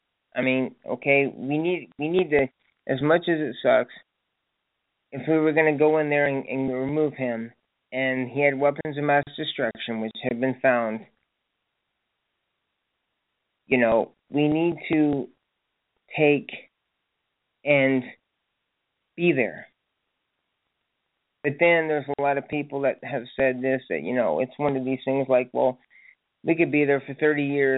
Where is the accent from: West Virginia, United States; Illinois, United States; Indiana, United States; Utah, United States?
Indiana, United States; I'm from Indiana, and we have Lafayette and West Lafayette.